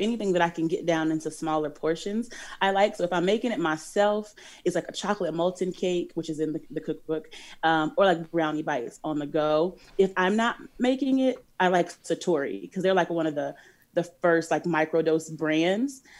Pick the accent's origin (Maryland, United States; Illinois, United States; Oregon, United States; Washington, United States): Illinois, United States; Chicago; And I am from Chicago. And if you're from Chicago, you know Garrett's popcorn.